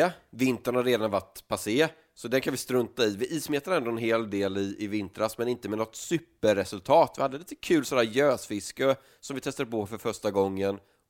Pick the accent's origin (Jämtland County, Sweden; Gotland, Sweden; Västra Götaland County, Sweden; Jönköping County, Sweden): Jönköping County, Sweden; Eksjö; now in Kalmar, Sweden; Jag är uppvuxen i Eksjö men jag flyttade till Kalmar.